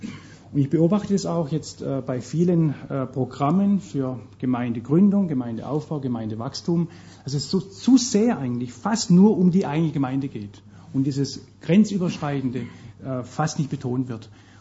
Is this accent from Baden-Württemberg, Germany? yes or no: yes; Heilbronn, Baden-Württemberg, Germany; Wenn ich eine Stadt nehme in Heilbronn, meine Heimatstadt, hat 100.000 Einwohner